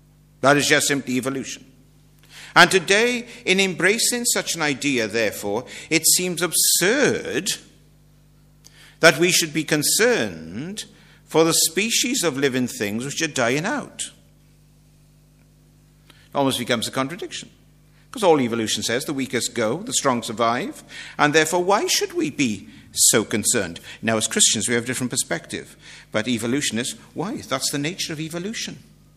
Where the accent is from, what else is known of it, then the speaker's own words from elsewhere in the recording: Maesteg, Wales, United Kingdom; And I come from Maesteg, in case you'd forgotten that. Maesteg's in South Wales. You'll never guess it from my accent, of course.